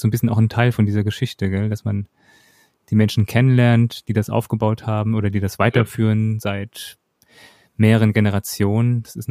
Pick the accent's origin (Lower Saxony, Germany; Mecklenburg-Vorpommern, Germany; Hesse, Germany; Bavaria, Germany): Hesse, Germany; Karben; selbst bei mir in meinem Heimatdorf in Karben, nördlich von Frankfurt